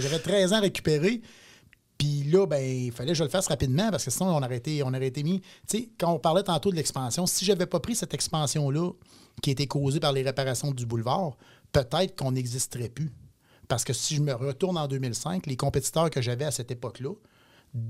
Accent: Beauport, Quebec, Canada; moi, je suis de Beauport. J'ai dit, je vais m'ouvrir à Beauport. Je suis de la place.

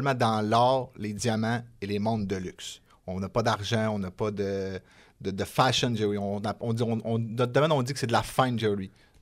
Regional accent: La Terrière, Quebec, Canada; Je viens du Saguenay, je suis né à La Terrière.

